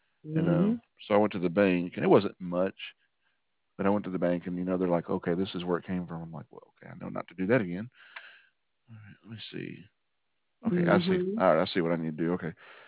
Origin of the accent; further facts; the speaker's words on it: Arkansas, United States; So I grew up in Arkansas, actually.